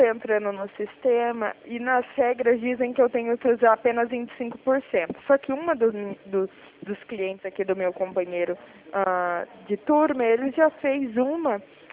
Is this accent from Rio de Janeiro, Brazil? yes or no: no; Limeira, São Paulo, Brazil; eu sou aqui do município de Limeira